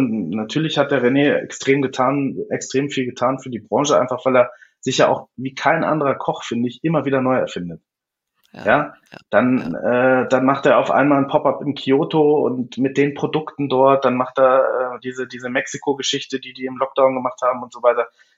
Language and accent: German; Lower Saxony, Germany; born there; now in Munich, Germany; ich komme gebürtig aus Niedersachsen, deswegen kenne ich natürlich die Region.